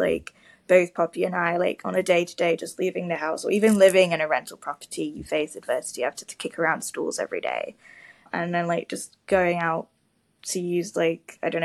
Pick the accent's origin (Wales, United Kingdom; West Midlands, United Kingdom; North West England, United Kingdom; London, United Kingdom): North West England, United Kingdom; Manchester; I'm from Manchester originally